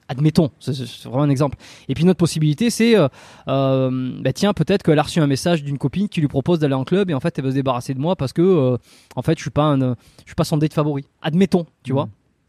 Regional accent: Dax, Nouvelle-Aquitaine, France; tous les deux, on est originaire de la France, du sud-ouest de la France, plus précisément d'Ax, une petite ville thermale dans les Landes.

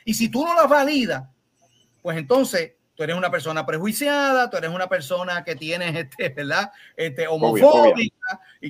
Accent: Ponce, Puerto Rico; Yo soy puertorriqueño, yo nací en Ponce

